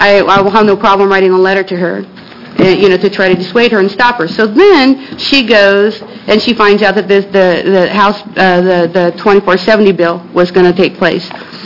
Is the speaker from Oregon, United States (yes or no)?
yes; Oregon, United States; I'm from Douglas County, Oregon.